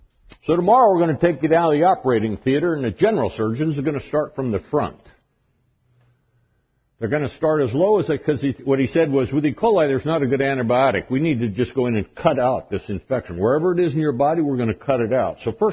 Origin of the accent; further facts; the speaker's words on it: Seattle, Washington, United States; I grew up in Seattle. Bellevue Unity was the second Unity church I ever went to back in the late 70s.